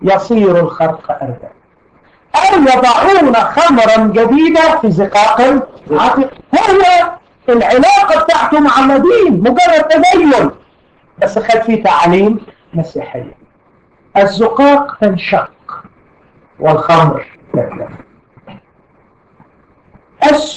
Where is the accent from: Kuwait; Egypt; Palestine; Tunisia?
Egypt; عندنا في مصر يقولوا تكش، عارفين يعني تكش؟